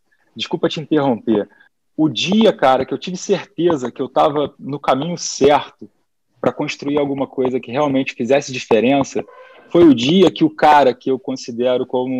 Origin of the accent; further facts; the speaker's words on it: Rio de Janeiro, Brazil; Eu sou do Rio, o Rio de Janeiro tem um clima que a gente só tem duas estações do ano, né, que é o verão e o inferno